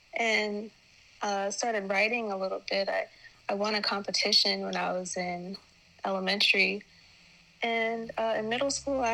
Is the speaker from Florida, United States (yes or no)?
yes; Tallahassee, Florida, United States; So born and raised in Florida. I was born in the capital, actually. 26 years old.